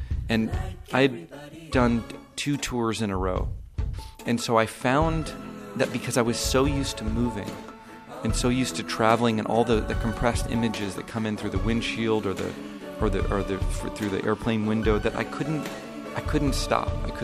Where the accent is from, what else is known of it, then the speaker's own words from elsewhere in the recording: Florida, United States; I grew up in North Florida, and I remember the first time I drove through the Tule Fog.